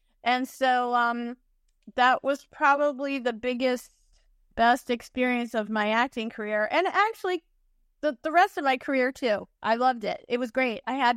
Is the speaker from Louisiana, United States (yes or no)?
yes; New Orleans, Louisiana, United States; But I grew up in New Orleans, and at that time, there wasn't a lot of show business happening there